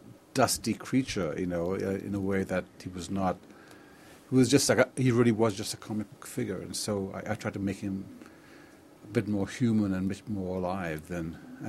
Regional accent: Colombo, Western Province, Sri Lanka; moved away; A kid growing up in Colombo

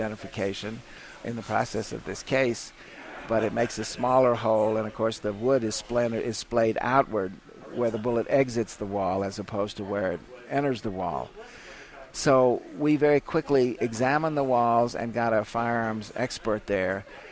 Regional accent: the South, United States; And I think growing up in the South, being a white person

